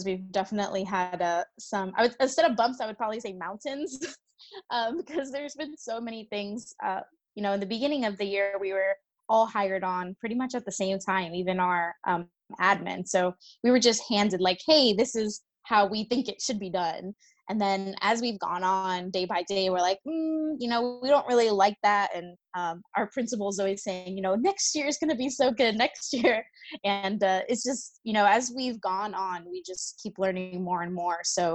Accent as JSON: {"language": "English", "town": "Miami", "region": "Florida", "country": "United States", "said": "I live in St. Pete, Florida, and it's always beautiful and sunny here, which I love also, but I'm originally from Miami, Florida."}